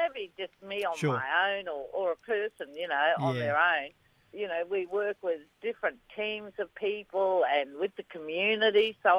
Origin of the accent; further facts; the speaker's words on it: Darwin, Northern Territory, Australia; now in Perth, Australia; But my people are actually from the Kimberley, so I'm from the Bardi people of the Kimberley. Although I was actually born in Darwin and grew up there, so I say a part of my heart belongs to Larrakia Nation.